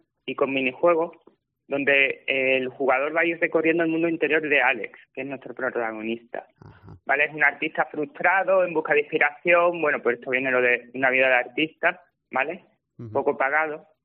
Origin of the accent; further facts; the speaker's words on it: Andalusia, Spain; Y que decía un poco de nosotros como andaluces